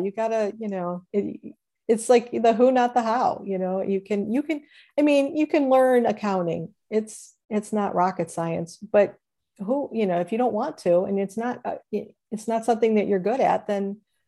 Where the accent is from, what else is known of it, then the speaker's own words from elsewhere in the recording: Cleveland, Ohio, United States; So I'm from Cleveland. So big sports.